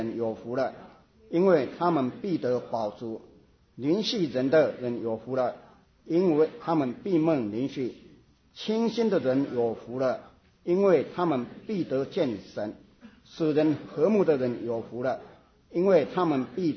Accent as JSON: {"language": "Chinese", "country": "Taiwan", "said": "可能我们从台湾来的有听过"}